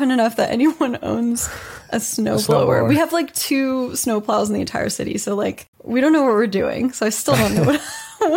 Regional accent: Texas, United States; now in Seattle, United States; I'm from Texas, so I don't know what's going on.

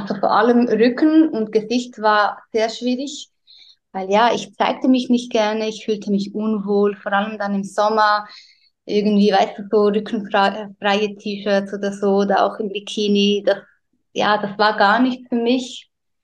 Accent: Switzerland; ich bin 26 Jahre alt und bin aus der Schweiz.

